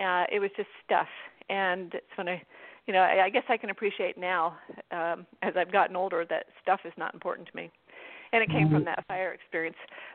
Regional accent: Vermont, United States; also born or lived in New Hampshire / North Carolina; And when I left North Carolina, of course, I grew up in Vermont, went to school in New Hampshire, then went to college in Vermont, North Carolina.

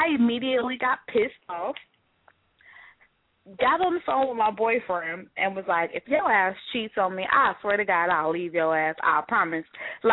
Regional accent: Inglewood, California, United States; But growing up, like, I grew up in Inglewood, right? I'm from California.

